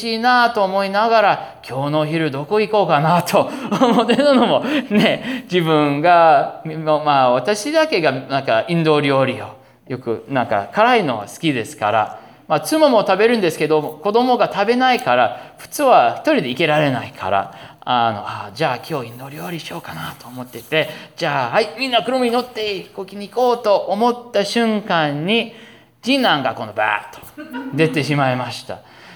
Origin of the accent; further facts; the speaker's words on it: Minnesota, United States; クリスマスに私の実家に帰ろうという話があったんですね。幸いお寺はクリスマスはあまり行事がないですね。だからちょっとゆっくりできる時期ですから、じゃあミネソタに帰ろうということで